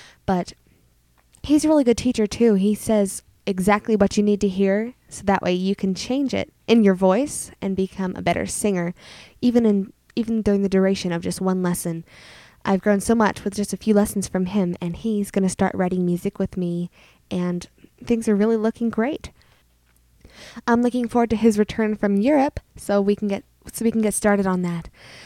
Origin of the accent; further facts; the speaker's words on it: Utah, United States; But yeah, the truth is out. I am a Utah girl.